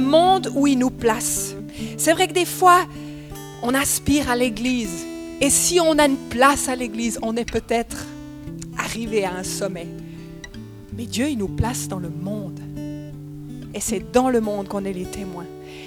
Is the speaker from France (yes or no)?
no; Switzerland; Et souvent, les Suisses, on est neutre. On a un passeport, on est neutre.